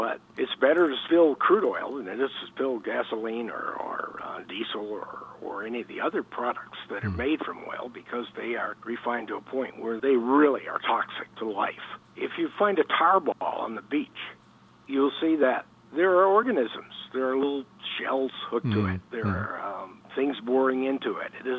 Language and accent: English; New York, United States; Spent 4 years teaching high school science and math in my hometown, where I grew up in upstate New York.